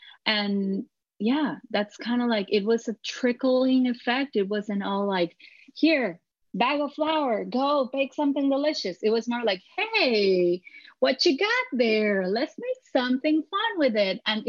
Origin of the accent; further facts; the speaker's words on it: Costa Rica; I grew up outside of the United States. I lived all of my childhood in Costa Rica, where we eat a lot of corn products.